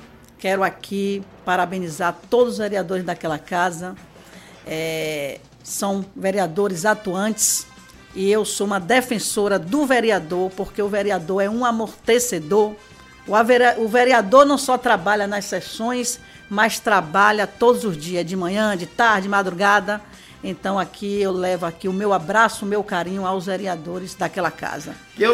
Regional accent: Uruçuca, Bahia, Brazil; à minha cidade, Uruçuca, aonde eu nasci, aonde eu cresci, estou lá até hoje, moro na mesma rua onde nasci até hoje

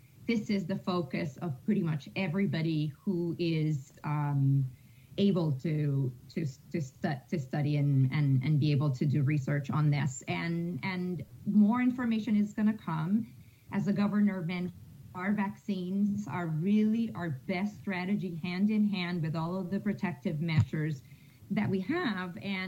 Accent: Puerto Rico; now in Connecticut, United States; I'm originally from Puerto Rico, but I've been living in Connecticut for close to 27 years.

